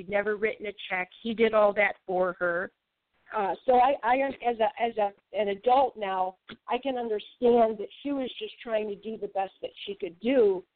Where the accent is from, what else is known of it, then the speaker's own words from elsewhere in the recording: the South, United States; accent: Southern; all of our families had farms. We were very Southern. I had a very strong, I know I don't have my accent anymore, of course. I have a Chicago accent, actually. But we had Southern accents.